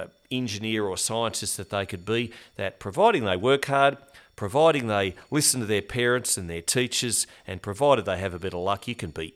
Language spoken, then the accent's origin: English; Mara, Australia; from Mara, a little town with. I'll tell you what, when I was born and grew up there in the first 4 years that Dad had the farm there, we only had a population of just over 100.